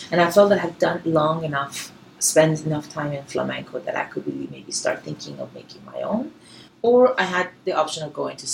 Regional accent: Iran; now in Canada; I'm from Iran, and I was there long enough to really remember the language and the culture.

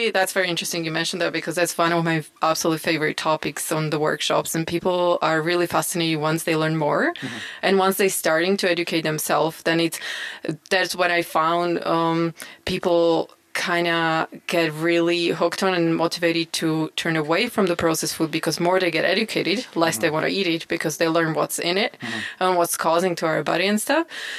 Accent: Slovakia; now in Canada; But before I moved to Canada, as I'm from Slovakia, I never actually appreciated great food and great produce we having

